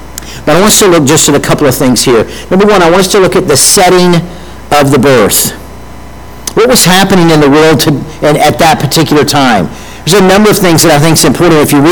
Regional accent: Florida, United States; I had no magical Christmases because I grew up in South Florida

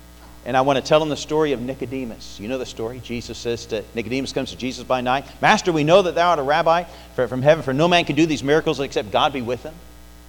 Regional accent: Indiana, United States; born there; I was born in Indiana, but I could have been born in India.

